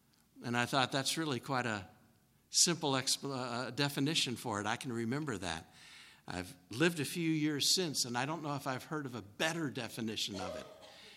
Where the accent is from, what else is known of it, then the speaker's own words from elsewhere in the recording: East Coast, United States; I don't live here. I'm from the East Coast.